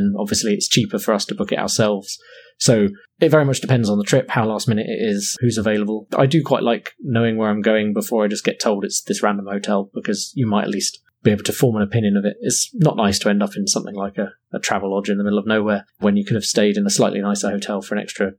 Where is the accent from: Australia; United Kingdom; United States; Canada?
United Kingdom; England; One of the fortunate things about being English is that luckily a lot of people want to speak our language, which makes travel a lot easier.